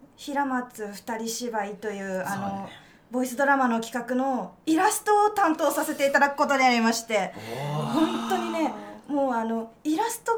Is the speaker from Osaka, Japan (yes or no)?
yes; Osaka, Japan; 出身は大阪からやってまいりました。そうです、大阪です。